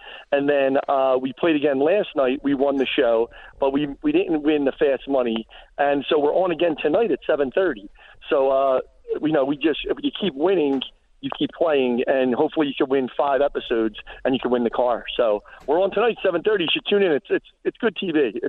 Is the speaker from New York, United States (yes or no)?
no; Philadelphia, Pennsylvania, United States; Yeah, born and raised in South Philadelphia my whole life. And, yeah, so we're a really tight Italian family that's a little bit crazy.